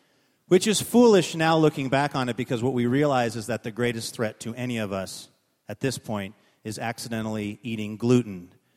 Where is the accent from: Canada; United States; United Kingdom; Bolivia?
United States; Seattle, Washington; I grew up essentially on Aurora Avenue, at 77th and Aurora Avenue, and I went to an elementary school, which now I'm told is quite the destination, Daniel Bagley Elementary School.